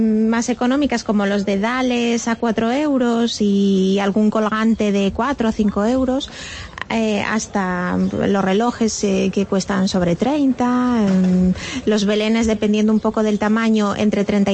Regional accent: Gijón, Asturias, Spain; now in Ribadeo, Spain; Pues yo soy de Gijón, pero hace 12 años que vivo aquí en Ribadeo

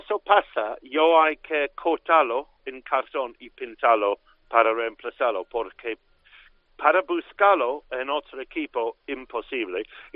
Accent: Scotland, United Kingdom; Spanish is a second language; now in London, United Kingdom; Yo soy escocés, es decir, soy británico, pero no soy inglés.

